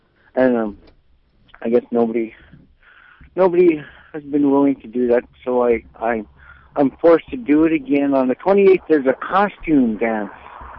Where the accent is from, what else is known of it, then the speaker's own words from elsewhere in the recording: Bethel, Alaska, United States; And I'm calling from beautiful downtown Bethel. It's my hometown, your hometown.